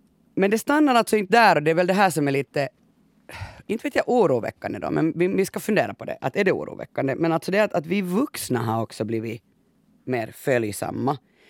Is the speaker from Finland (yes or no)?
yes; Finland; Men vi är ju finlandssvenskar med Janne.